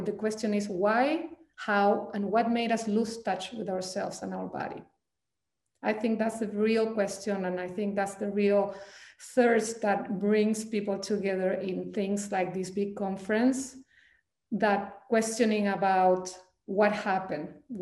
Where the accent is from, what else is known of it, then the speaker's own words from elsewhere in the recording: Chile; I actually come from Chile. And so you will see some of the thread of my growing up in Chile into the sharing that I'm doing today.